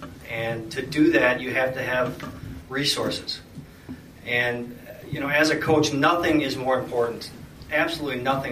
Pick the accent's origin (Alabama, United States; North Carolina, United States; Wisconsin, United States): Wisconsin, United States; So it used to be Northern Climates. When I grew up in Heartland, Wisconsin.